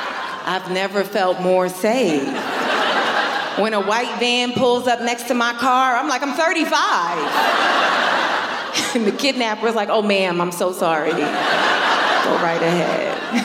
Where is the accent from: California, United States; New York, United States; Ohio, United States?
New York, United States; You know, I'm from New York.